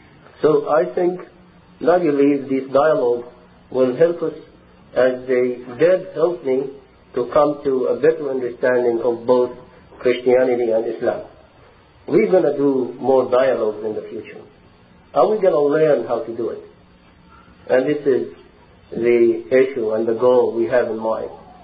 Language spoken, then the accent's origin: English; Egypt; I came from Egypt originally.